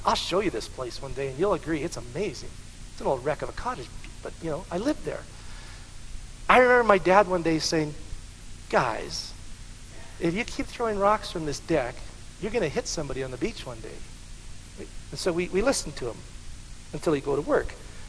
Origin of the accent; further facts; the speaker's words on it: Alberta, Canada; I said, I'm from Alberta. She said, I know, I could read your license plate.